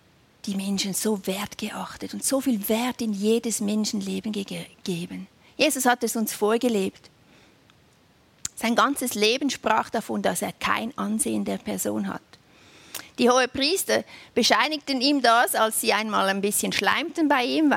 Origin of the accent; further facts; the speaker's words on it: Switzerland; Obwohl wir als Schweizer in Italien immer noch eigentlich positiv ungerecht behandelt wurden.